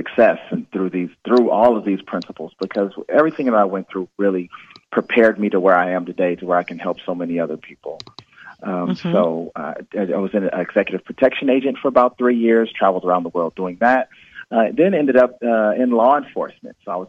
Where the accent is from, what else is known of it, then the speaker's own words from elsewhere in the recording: Los Angeles, California, United States; I'm from Los Angeles, California, where I'm calling from right now, sunny Los Angeles, Southern California. and I pretty much grew up here.